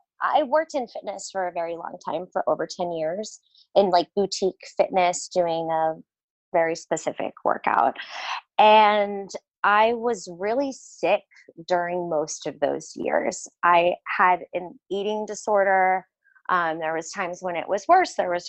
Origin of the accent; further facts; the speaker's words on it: Missouri, United States; But I grew up in a small town in Missouri, like south of St. Louis.